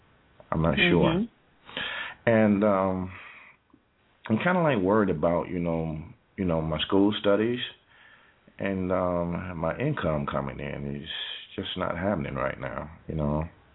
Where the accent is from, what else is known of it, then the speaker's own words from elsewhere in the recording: Atlanta, Georgia, United States; now in Wichita, United States; I'm originally from Atlanta. I'm in Wichita, Kansas, right now.